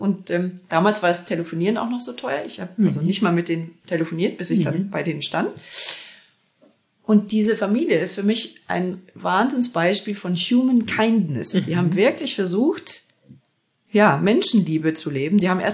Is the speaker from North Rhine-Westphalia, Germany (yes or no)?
yes; Essen, North Rhine-Westphalia, Germany; Und von Essen, wo ich aufgewachsen bin, in die Normandie, ist ja doch auch recht weit.